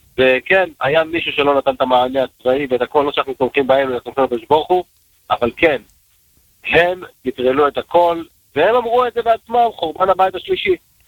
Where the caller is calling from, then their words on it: Jerusalem District, Israel; ברוך השם, אני אזור ירושלים.